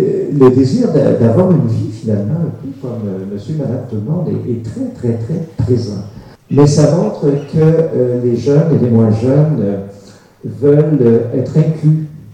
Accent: Canada; Chez nous, au Canada, ça fait déjà presque 10 ans.

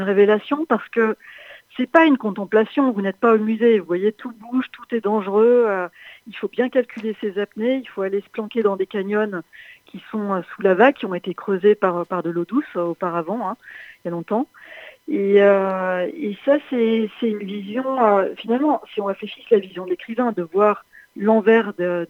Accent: Auvergne-Rhône-Alpes, France; Je suis reliée à l'eau depuis la Loire près de laquelle je suis née, où j'ai grandi, parce que je suis née en Auvergne.

